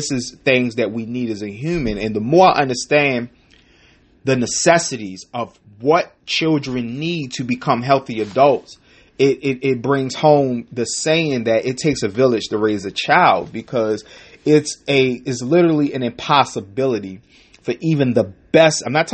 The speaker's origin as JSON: {"language": "English", "town": "Baltimore", "region": "Maryland", "country": "United States", "tie": "born or raised there", "said": "there was a gang that was, started in the neighborhood that I grew up in West Baltimore."}